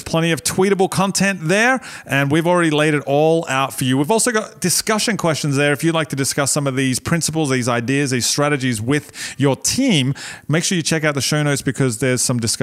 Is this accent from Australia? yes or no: yes; Australia; Aussie, because I'm Australian.